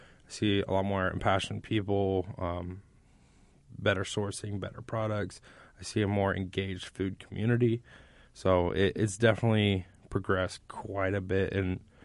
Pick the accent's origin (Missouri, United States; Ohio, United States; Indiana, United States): Indiana, United States; Anderson; And I'm from Anderson. So it was actually up there.